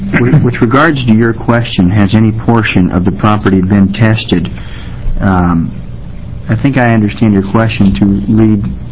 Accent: Midwest, United States; You know, I grew up in the Midwest, and I lived here since 1988

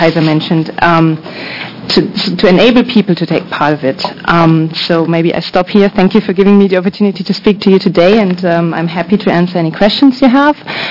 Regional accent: Germany; I'm from Germany

